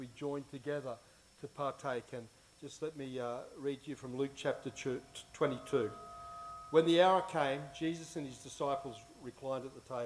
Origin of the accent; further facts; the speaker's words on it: Australia; I said, I'm from Australia.